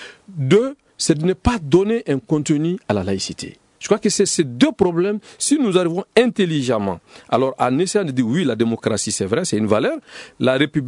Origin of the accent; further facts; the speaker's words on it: Mali; nous vivons ici à Bamako